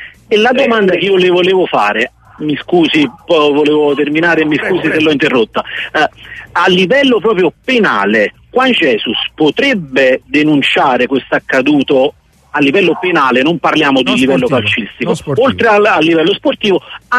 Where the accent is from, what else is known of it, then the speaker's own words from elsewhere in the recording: Naples, Campania, Italy; born there; Io vivo a Napoli, sono nato a Napoli, ma ho origini brasiliane perché i genitori genetici sono brasiliani.